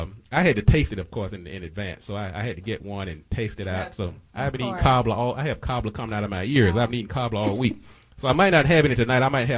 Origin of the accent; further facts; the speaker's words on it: the South, United States; accent: southern; Hey, can I say it's my southern accent?